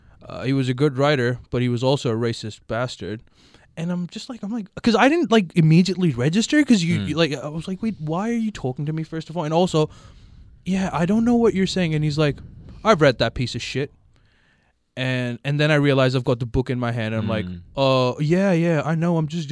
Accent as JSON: {"language": "English", "country": "Pakistan", "moved": "yes", "lives_now": "Australia", "said": "I'm Australian, my identity is somewhat Australian. My identity can also be Muslim. My identity can also be an immigrant from Pakistan."}